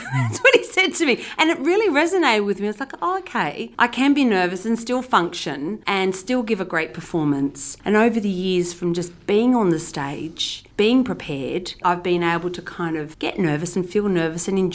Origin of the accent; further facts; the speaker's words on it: New South Wales, Australia; We grew up in the Blue Mountains, and we used to do these beautiful walks to the first three sisters.